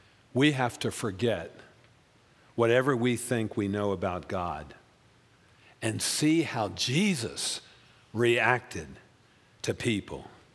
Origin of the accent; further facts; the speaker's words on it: Baltimore, Maryland, United States; I was raised in Baltimore, Maryland, and our neighbors across the street, according to my parents, were bad people.